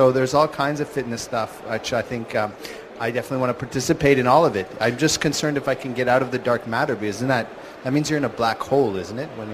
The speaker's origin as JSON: {"language": "English", "country": "Canada", "said": "being a Canadian"}